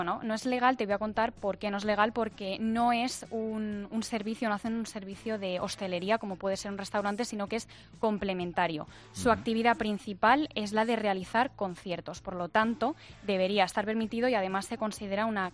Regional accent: Madrid, Community of Madrid, Spain; yo que soy de Madrid, pues si voy, me sale más barato acampar con mis amigos

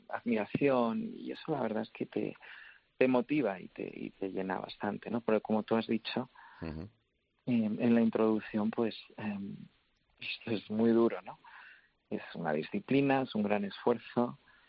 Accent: Spain; Soy la primera española, como muy bien habéis dicho, en toda la historia

